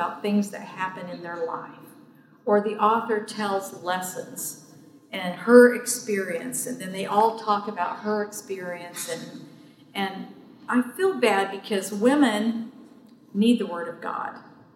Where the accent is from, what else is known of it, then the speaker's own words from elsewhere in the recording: Utah, United States; I grew up in Utah. And Utah, we were a real minority.